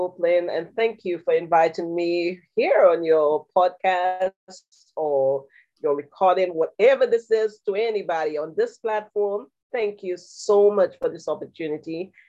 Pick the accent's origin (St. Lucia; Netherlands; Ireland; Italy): St. Lucia; moved away as an adult; now in Houston, United States; Of course, you can hear my accent. So I live in Houston, Texas, but I'm originally from St. Lucia, a beautiful island in the Caribbean.